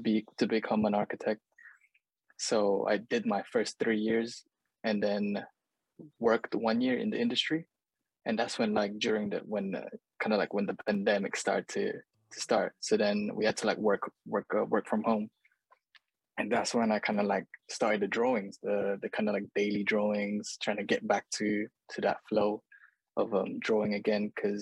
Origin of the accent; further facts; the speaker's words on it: Manila, Metro Manila, Philippines; now in United Kingdom; So I grew up in Manila. So like the capital city of the Philippines. But to be fair, I barely remember much of my childhood then, because obviously I've been in the UK for like 20 years, almost 20 years or so.